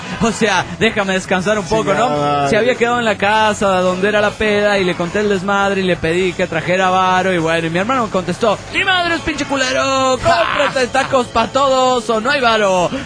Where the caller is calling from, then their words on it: Argentina; de Argentina.